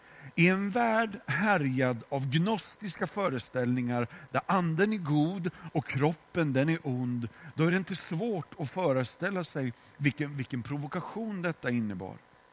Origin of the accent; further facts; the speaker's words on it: Sweden; Jag är svensk och hon är ryss och jag tänker det är fullt naturligt att vi behöver en tolk.